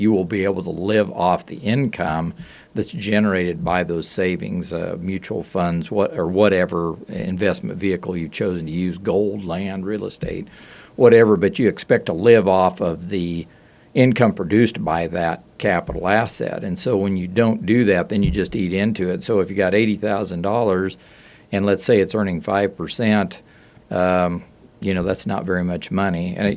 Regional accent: Kansas, United States; you know, we've seen a lot of rural communities in Kansas just almost disappear. My hometown, and Dave and I have talked about Ramona before and Elmo and the small towns.

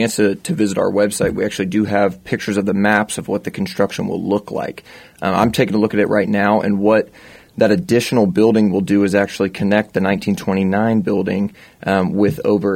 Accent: Riley, Kansas, United States; I grew up in Riley. Went to Riley County grade school from preschool through 8th grade

